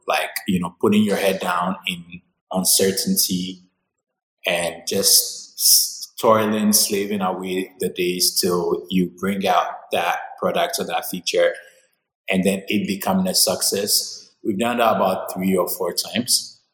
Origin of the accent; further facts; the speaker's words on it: Ghana; I come from a very normal middle-class background in Ghana. I grew up in Ghana all my life, from nursery to literally high school. After high school, I got the opportunity to study in America on a scholarship.